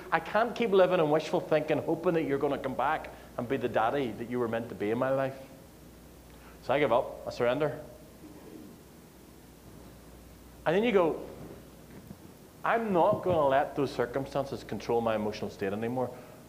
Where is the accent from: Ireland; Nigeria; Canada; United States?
Ireland; I came from Ireland to get a little bit of a break in the sunshine.